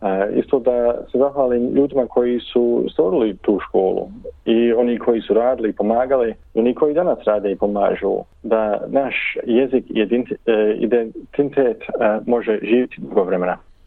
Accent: Sydney, New South Wales, Australia; rođen 86. godine u Sidneju, odrastao sam ovdje na Midlina, Northern Beaches.

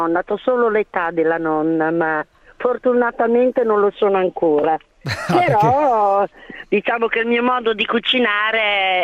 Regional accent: Bologna, Emilia-Romagna, Italy; Sì, da Bologna.

